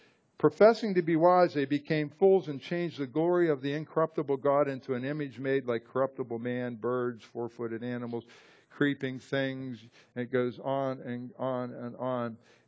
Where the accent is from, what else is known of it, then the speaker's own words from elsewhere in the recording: Irwin, Pennsylvania, United States; I grew up in the First Presbyterian Church in Irwin, PA.